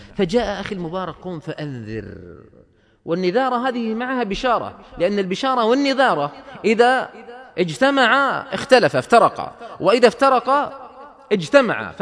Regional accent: Saudi Arabia; وعندنا في السعودية

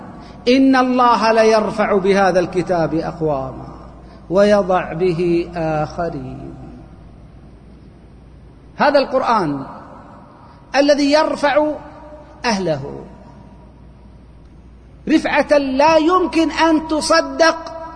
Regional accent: Saudi Arabia; عندنا في السعودية هنا أضبط أهل الجزيرة للقرآن

